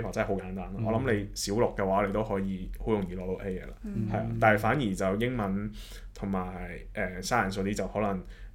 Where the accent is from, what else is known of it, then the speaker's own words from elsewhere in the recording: Hong Kong; now in London, United Kingdom; 其實我都覺得我係一個香港人嚟嘅，因為我對香港嘅情懷始終都係喺度啦。都係由細長大嘅地方啦，有好多兒時嘅回憶係唔可以因為你喺英國住咗咁耐而。抹去的